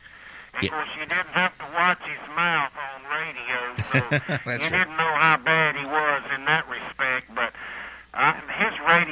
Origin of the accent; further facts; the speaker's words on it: Greensboro, North Carolina, United States; It's in Greensboro, my hometown.